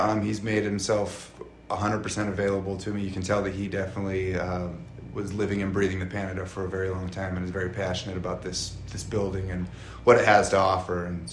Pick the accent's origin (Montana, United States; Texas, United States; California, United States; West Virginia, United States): Montana, United States; Missoula; I'm originally from Missoula, just outside of Missoula, actually. Moved around a lot growing up. I ended up coming full circle back to Missoula for college